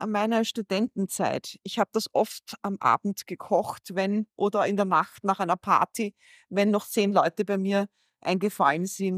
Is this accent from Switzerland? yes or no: no; Austria; Oje, na, ich bin ja Österreicherin.